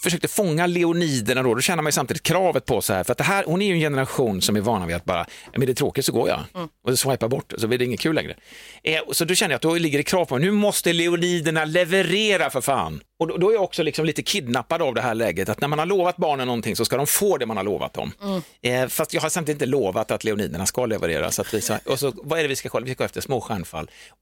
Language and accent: Swedish; Lilla Edet, Västra Götaland County, Sweden; jag växte upp i Lilla Edet under en period av mitt liv